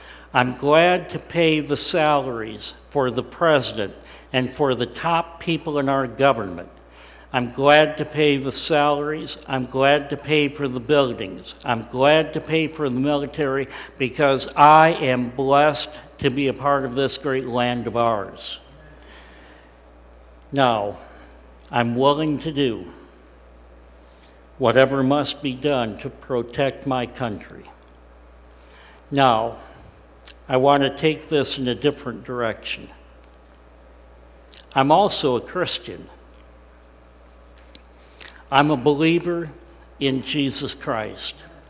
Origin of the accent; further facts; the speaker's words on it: United States; I didn't choose to be an American. I didn't earn being an American. I was simply born here, and I get all the blessings of being an American.